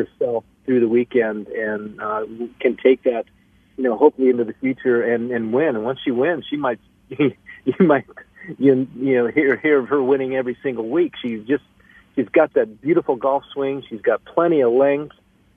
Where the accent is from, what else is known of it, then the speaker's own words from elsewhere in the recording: California, United States; also born or lived in Ohio; You know, I was born in Ohio, but I was, you know, raised in California.